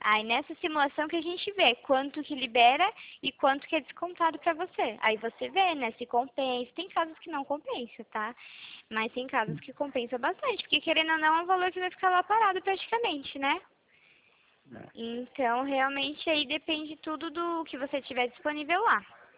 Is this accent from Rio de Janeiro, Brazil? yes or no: no; Itu, São Paulo, Brazil; eu sou da cidade de Itu.